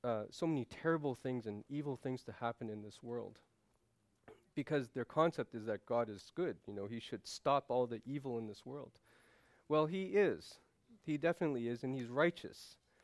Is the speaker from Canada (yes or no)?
yes; Canada; I'm not American, but even in my country, in Canada